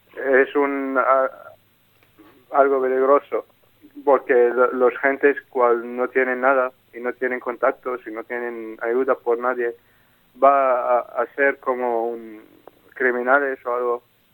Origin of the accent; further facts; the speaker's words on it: Syria; Spanish is a second language; Por ejemplo, soy de Siria y no quiero un asilo político.